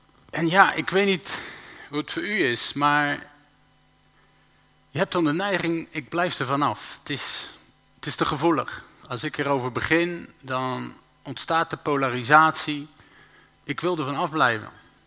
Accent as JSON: {"language": "Dutch", "town": "Rotterdam", "region": "South Holland", "country": "Netherlands", "also_born_or_lived": "Jerusalem, Israel / Jordan", "said": "Ik kom uit Rotterdam. Maar toen wij eerst in Jordanië, toen hebben we in Israël gewoond, in Jeruzalem."}